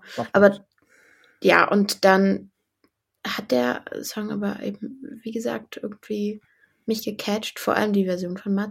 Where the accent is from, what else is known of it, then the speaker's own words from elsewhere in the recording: Berlin, Germany; Okay, also ich komme aus Berlin, vom Stadtrand, vom nördlichen Stadtrand Berlins.